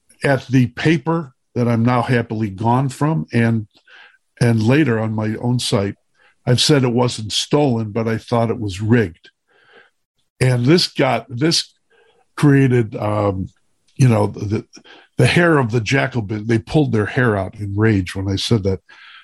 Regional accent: Midwest, United States; I'm a Midwesterner in the flyover country.

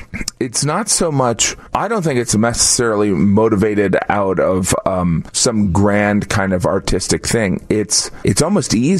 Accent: Indiana, United States; I grew up in Northwest Indiana.

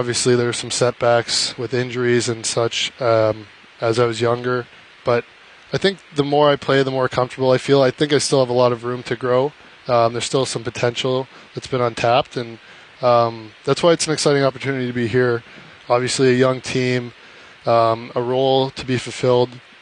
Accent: Thorold, Ontario, Canada; Yeah, I grew up in Thorold, Ontario. Played all my minor hockey there for the Southern Tier Admirals.

